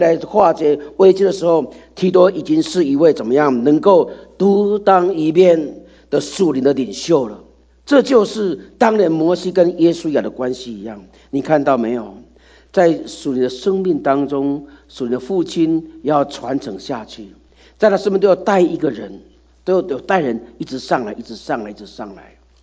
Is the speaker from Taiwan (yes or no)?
yes; Taiwan; 讲这个不妨，因为我从台湾来